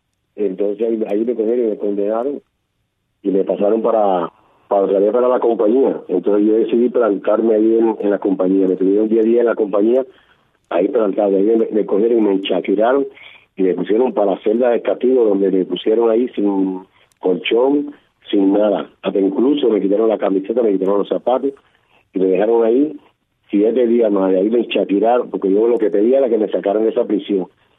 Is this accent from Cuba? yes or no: yes; Cuba; habíamos cubanos buenos también en la prisión